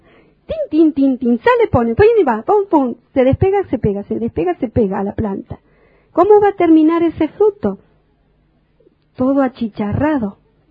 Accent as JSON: {"language": "Spanish", "country": "Argentina", "said": "yo lo tengo que reconocer, como argentina, somos muy vanagloriosos y envidiosos."}